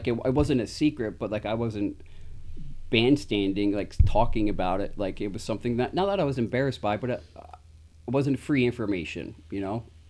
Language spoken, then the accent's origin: English; New York, United States; I grew up in Columbia County and history of substance use.